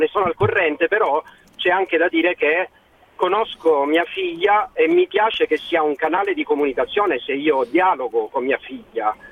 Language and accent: Italian; Sicily, Italy; anche noi siamo siciliani